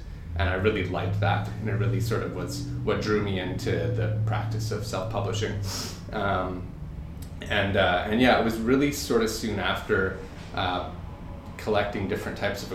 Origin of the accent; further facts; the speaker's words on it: Vancouver, British Columbia, Canada; Myself, along with Kellen Cardle, we're both from Vancouver, and we both went to Emily Carr University.